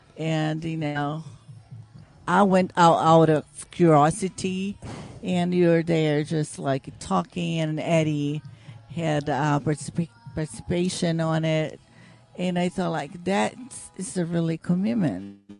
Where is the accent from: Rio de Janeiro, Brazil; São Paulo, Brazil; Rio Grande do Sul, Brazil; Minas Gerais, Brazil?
São Paulo, Brazil; English is a second language; also born or lived in Sorocaba; now in Maryland, United States; Yes, I am from São Paulo. That's a big city, but to be honest, I was born in Sorocaba. That's not too small city, but smaller than São Paulo capital. And I've been in the United States for 20 years already.